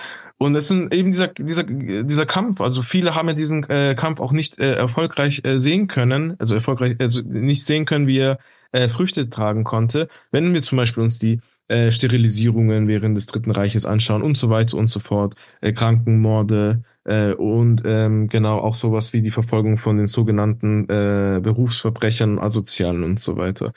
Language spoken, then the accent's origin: German; Heilbronn, Baden-Württemberg, Germany; Ich bin gebürtiger Heilbronner, Königreich von Dieter Schwarz.